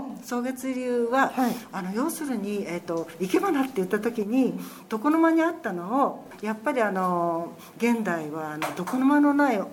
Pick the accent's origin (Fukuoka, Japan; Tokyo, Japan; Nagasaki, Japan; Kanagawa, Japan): Kanagawa, Japan; Kawasaki; now in Kashima, Japan; 私あの川崎から来たんですけれども